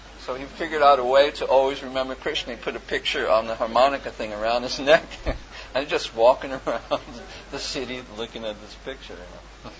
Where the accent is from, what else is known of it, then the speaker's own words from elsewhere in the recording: New York, United States; because I'm from New York and, you know, work in Texas and people speak in such a way.